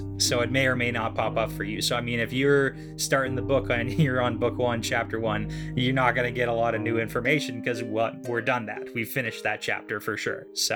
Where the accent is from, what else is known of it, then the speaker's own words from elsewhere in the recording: Canada; Because I'm from Canada. We don't have those here as far as I'm aware.